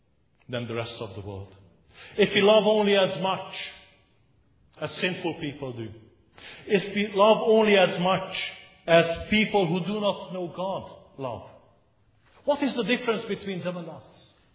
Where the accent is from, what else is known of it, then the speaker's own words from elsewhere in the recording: Romania; As you know, I come from Romania, where I lived under communist rule, under oppression.